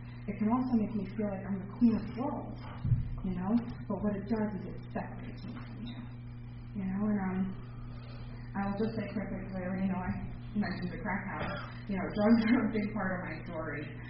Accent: New York City, New York, United States; So I was a little girl growing up in New York City, and this elderly woman babysat me, and she was fabulous.

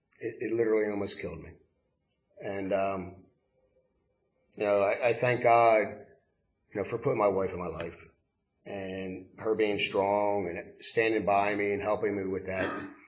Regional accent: Philadelphia, Pennsylvania, United States; I was born and raised in Germantown, Philadelphia. I don't know if some of you people may know about that area, right? I lived on Norwood Street, right off of Nedro Avenue.

